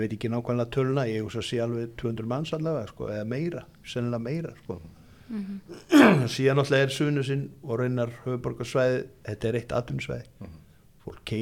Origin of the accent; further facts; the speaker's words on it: Ólafsvík, Western Region, Iceland; verandi utan að landi, eins og maður segir ég ólst upp í Ólafsvík og hérna er svona dreifbýlisstúta og bryggjupolli þaðan